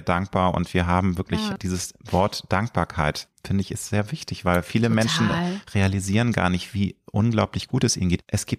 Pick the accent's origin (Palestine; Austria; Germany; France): Germany; Hamburg; born there; ich bin ja ein Hamburger nicht waschecht, weil waschecht bist du nur, wenn du hier, glaube ich, zweite oder dritte Generation lebst.